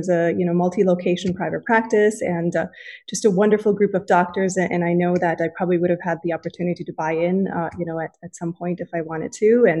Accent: Canada; now in United States; And, you know, being a Canadian, it's a huge step. When you're living in the States, you've got all these visa stuff to go through

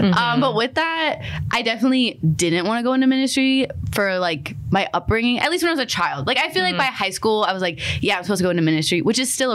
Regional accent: Massachusetts, United States; I'm originally from Massachusetts, so not Minnesota. East Coast girl at my heart.

